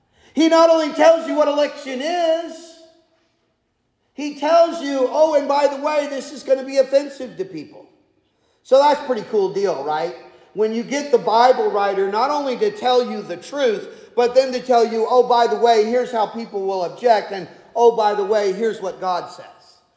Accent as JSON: {"language": "English", "country": "United States", "said": "I'm American and I live in 2025"}